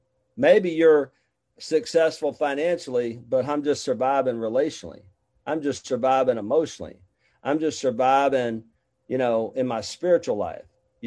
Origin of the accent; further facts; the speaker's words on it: Mobile, Alabama, United States; because I grew up Poe in Mobile, Alabama, on welfare.